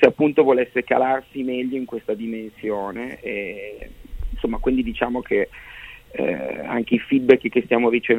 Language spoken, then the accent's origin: Italian; Milan, Lombardy, Italy; a Milano, la città, insomma, la mia città natale dove viviamo